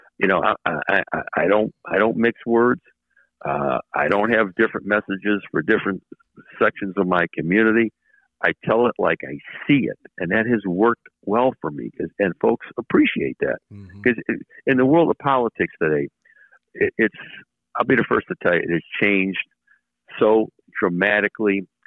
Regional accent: Collinwood, Ohio, United States; because I was born in Glenville, raised in Collinwood. I've never lived in a neighborhood where there weren't black folks.

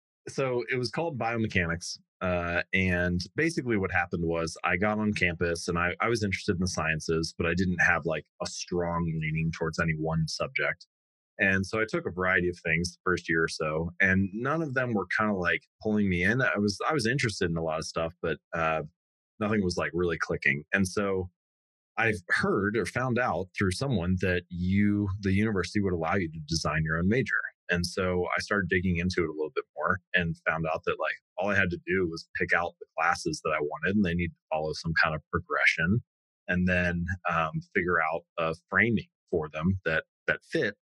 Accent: Hamilton, Ohio, United States; Well, I grew up in Hamilton, Ohio, which is a smallish town, just a little bit north of Cincinnati.

